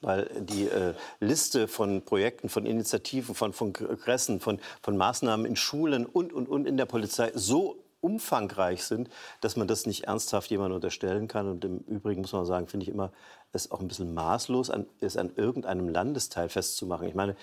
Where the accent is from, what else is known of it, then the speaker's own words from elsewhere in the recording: Görlitz, Saxony, Germany; Wir kommen ja aus Görlitz.